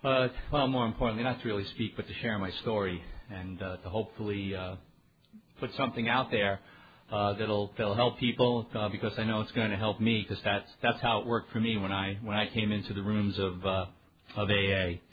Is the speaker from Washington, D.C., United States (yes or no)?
no; Long Island, New York, United States; I was born in Brooklyn and raised on Long Island.